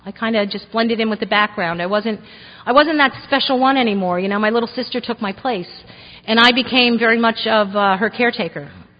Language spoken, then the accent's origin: English; New Jersey, United States; I'm originally from New Jersey. I'm 48 years old. I come from an Irish Catholic family. My mother's actually from Scotland. My father's Irish and German.